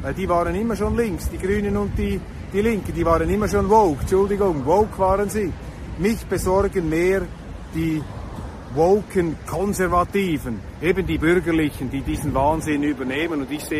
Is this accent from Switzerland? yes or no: yes; Switzerland; dass ich als Schweizer hier darüber gesprochen hätte